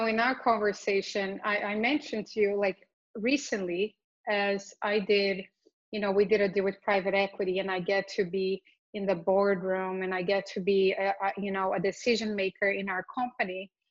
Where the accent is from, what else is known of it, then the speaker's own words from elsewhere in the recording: Brazil; when I grew up in Brazil. So I grew up in the 80s.